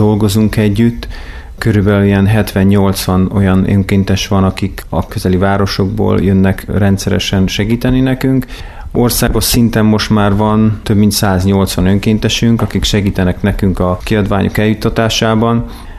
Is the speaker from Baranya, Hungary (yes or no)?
no; Kiskőrös, Bács-Kiskun, Hungary; born there; Kiskörösen születtem egyébként, úgyhogy igen, nagyon a közelben. Most oda is költöztünk vissza